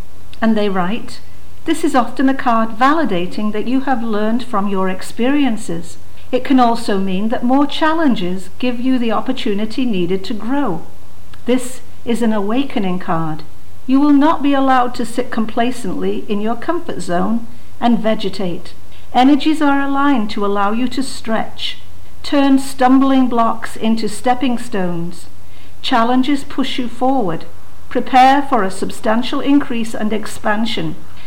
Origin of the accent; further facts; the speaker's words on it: England, United Kingdom; You know Dr. Ruth? Well, I'm the English version.